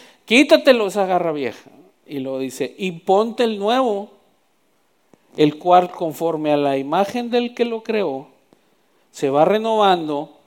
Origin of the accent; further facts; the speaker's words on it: Mexico; otros somos mexicanos, otros son americanos, tenemos de muchas cosas aquí